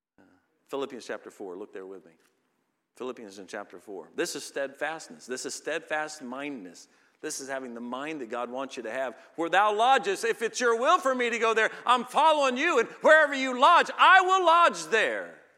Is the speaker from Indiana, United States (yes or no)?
yes; Indiana, United States; Lord's kept me in my home state, both me and my wife in our home state, our whole lives.